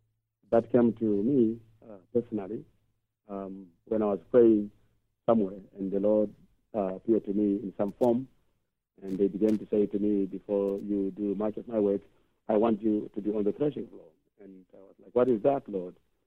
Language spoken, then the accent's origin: English; Stirling, Scotland, United Kingdom; also born or lived in Zimbabwe; I'm in the United Kingdom, yes, and I hail from Scotland, in particular, a city called Stirling. It's between Glasgow and Edinburgh.